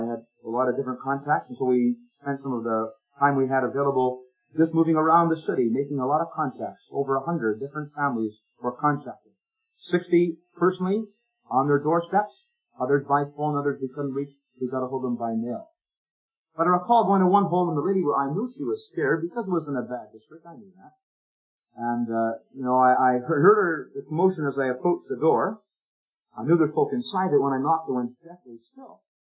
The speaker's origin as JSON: {"language": "English", "region": "Newfoundland and Labrador", "country": "Canada", "said": "I said, \" … from Newfoundland,\" and I said, I know your brother, Harv."}